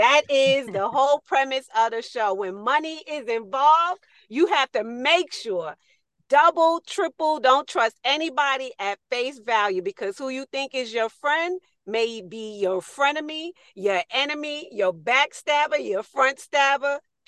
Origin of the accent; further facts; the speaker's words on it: New York City, New York, United States; now in Charles County, United States; I grew up in New York City. I am a New York City born and bred child. I've only been in Charles County, 2004, but everything about me has been New York City.